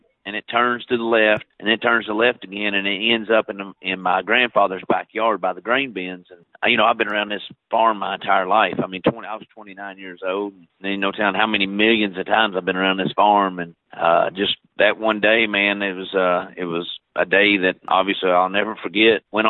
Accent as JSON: {"language": "English", "town": "Owensboro", "region": "Kentucky", "country": "United States", "tie": "born or raised there", "said": "I'm from Owensboro, Kentucky, born and raised here."}